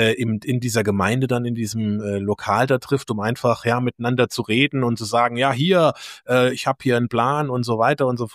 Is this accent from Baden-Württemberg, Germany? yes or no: no; Saarland, Germany; born there; Ich bin ja gebürtiger Saarländer, da ist das Frankreich.